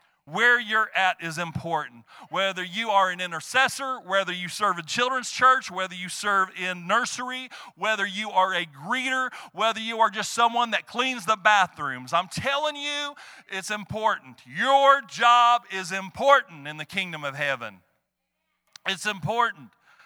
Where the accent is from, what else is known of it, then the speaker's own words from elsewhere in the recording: Kirbyville, Texas, United States; you got a Kirbyville Brave shirt on. That's my hometown.